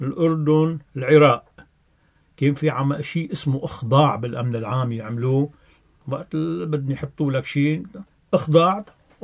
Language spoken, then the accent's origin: Arabic; Lebanon; نحن بدنا ناخد خيارنا كلبنانيين.